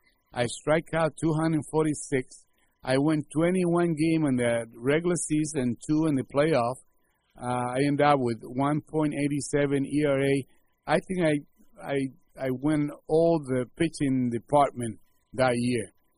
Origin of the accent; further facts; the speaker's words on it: Monte Cristi, Dominican Republic; when I played for the Dominican Air Force in my country, one time we went to my hometown to face a team in Monte Cristi, and we lost a doubleheader.